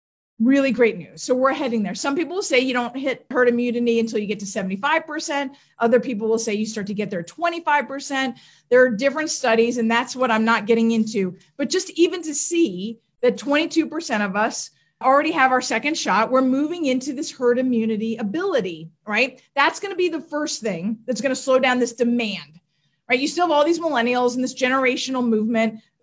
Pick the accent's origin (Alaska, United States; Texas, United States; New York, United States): New York, United States; I'm from New York. We bought all of our Levi's a size too big every time.